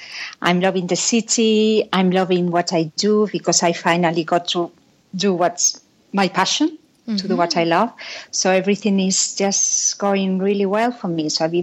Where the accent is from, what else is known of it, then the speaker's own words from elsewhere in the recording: Madrid, Community of Madrid, Spain; English is a second language; I'm from Madrid originally, you know, a Spanish family, all my family is in Spain.